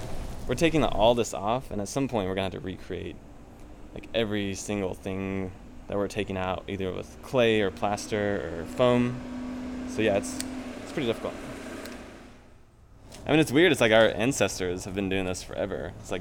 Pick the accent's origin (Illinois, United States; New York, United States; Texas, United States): Texas, United States; Amarillo; also born or lived in Austin; So I grew up in Amarillo, Texas, and that's where my dad and granddad both had their shops. So moved to Austin like pretty quickly after high school to go to school.